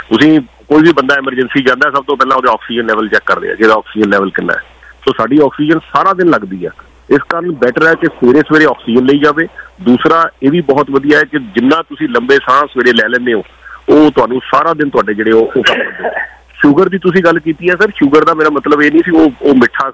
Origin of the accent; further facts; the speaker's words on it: Bham, Punjab, India; ਸਾਡਾ ਪਿੰਡ ਭਾਮ ਹੈ ਜੇ ਮੈਨੂੰ ਭਾਮ ਦੀ ਕੋਈ ਯਾਦ ਹੈਗੀ ਆ ਸਭ ਤੋਂ ਸਟਰੋਂਗ ਯਾਦ ਹੈ ਛੋਟੇ ਹੁੰਦੇ ਦੀ